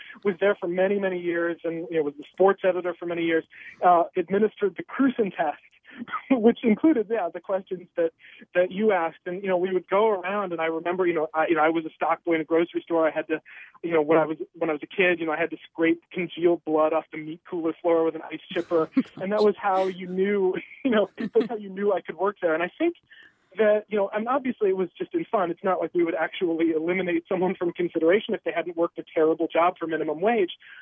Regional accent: Iola, Wisconsin, United States; I'm from Iola.

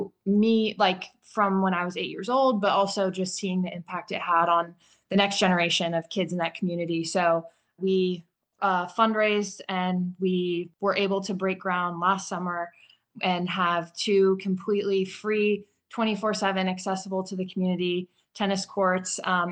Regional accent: Whitewater, Wisconsin, United States; So there are two community tennis courts in my hometown of Whitewater, Wisconsin, that were built in the 1960s

